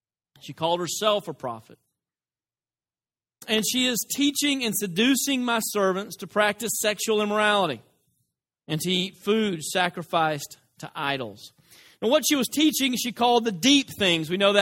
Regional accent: Dresden, Tennessee, United States; I'm from West Tennessee. People ask me all the time, now, where are you from? Northwest Tennessee. Don't bother to say Dresden, because they've never heard of that.

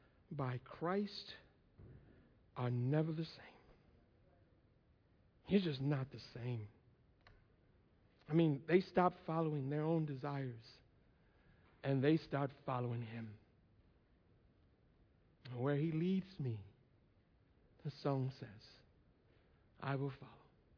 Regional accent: Michigan, United States; Now, again, I'm from Michigan. Okay? And whenever people ask me where I'm from and I say I'm from Michigan, the first thing they say, "Oh, you're from Detroit." Well, no, I'm not from Detroit.

